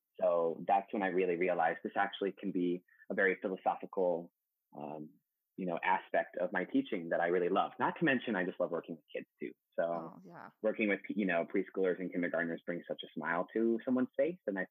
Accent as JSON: {"language": "English", "town": "Norman", "region": "Oklahoma", "country": "United States", "tie": "born or raised there", "said": "I grew up in Norman."}